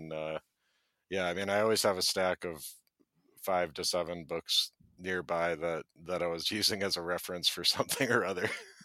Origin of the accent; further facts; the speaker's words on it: Massachusetts, United States; a breaking and entering case in my home state of Massachusetts